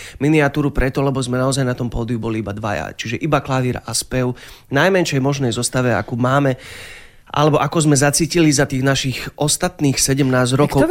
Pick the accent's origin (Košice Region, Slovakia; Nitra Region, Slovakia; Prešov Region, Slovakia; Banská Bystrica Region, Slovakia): Prešov Region, Slovakia; Prešov; now in Hainburg, Austria; A ja teda vyrastal som celý život v Prešove. Od mojich 3 týždňov som už Prešovčan.